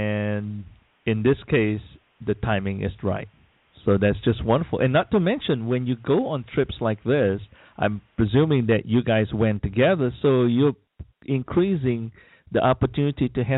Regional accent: Malaysia; It reminded me of growing up in Malaysia, where we truly have all the multi-denominational religion in Malaysia.

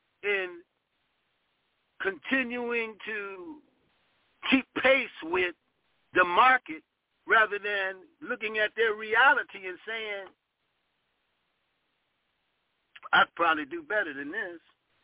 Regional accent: Ohio, United States; moved away; But put it on his, because I'm from Ohio, we have tree lawns.

